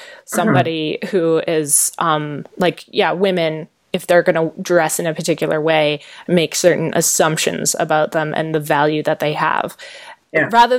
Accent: Canada; I'm a Canadian.

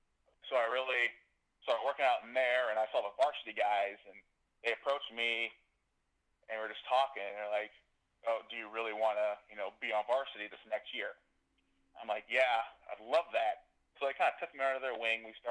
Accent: Portland, Oregon, United States; So I grew up in Portland, Oregon, northwest Portland, Bethany area. I had a really great upbringing.

